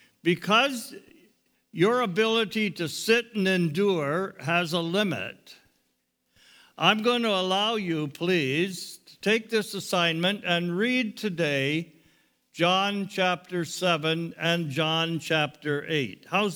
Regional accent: Niagara Falls, Ontario, Canada; moved away as an adult; also born or lived in India; Then we retired, came home to Canada in 2002. In 2004, we came from Niagara Falls, which is our home area, to here

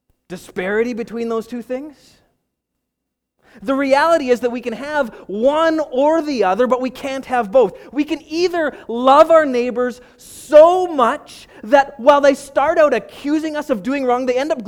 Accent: Canada; because we're Canadian, all right?

